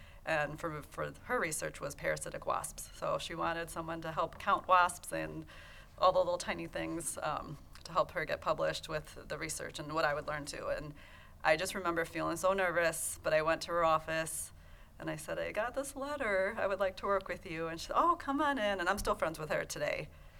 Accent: Ottawa, Ontario, Canada; born or raised there

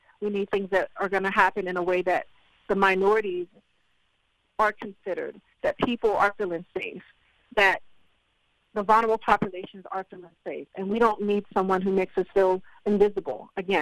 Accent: Maryland, United States; I grew up here on the Eastern Shore, graduated out of Waucomico County Schools, and never had an African-American history course until I got to college.

